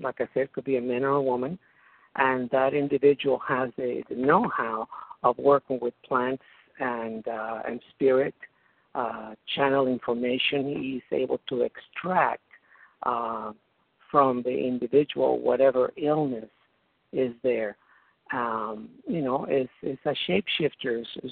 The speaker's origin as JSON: {"language": "English", "region": "Mexico City", "country": "Mexico", "tie": "born there", "second_language": "English", "said": "I was born in Mexico City in a fairly well-to-do family, but I was the black sheep of the family"}